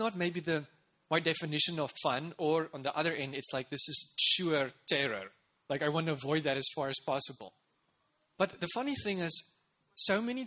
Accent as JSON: {"language": "English", "country": "South Africa", "said": "in 1994, I come from South Africa"}